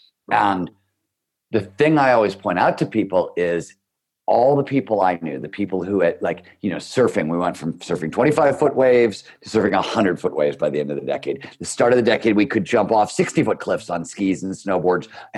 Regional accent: Cleveland, Ohio, United States; I grew up in Cleveland, Ohio. I wanted to be a writer from the time I was 5 years old. Cleveland, Ohio in the 70s when I was growing up was a blue-collar steel mill town.

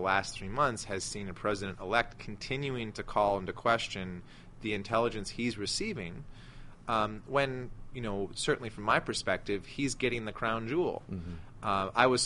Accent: United States; As an American, I'm down with that.

